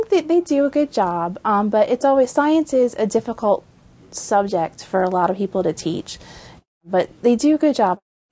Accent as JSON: {"language": "English", "town": "Mechanicsville", "region": "Virginia", "country": "United States", "tie": "born or raised there", "said": "I'm a native, native of the area. Grew up in Mechanicsville, still live in Richmond now."}